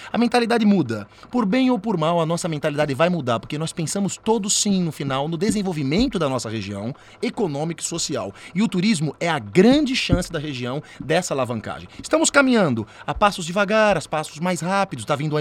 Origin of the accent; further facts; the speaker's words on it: Santos, São Paulo, Brazil; que eu sou santista, eu amo Santos